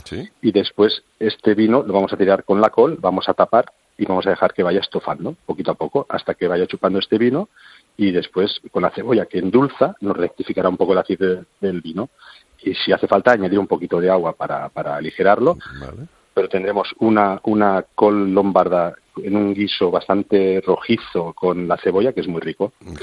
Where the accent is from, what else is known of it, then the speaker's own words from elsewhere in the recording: Barcelona, Catalonia, Spain; sabes que yo soy de aquí, de Barcelona, y los catalanes tomamos mucho la escudella y carandolla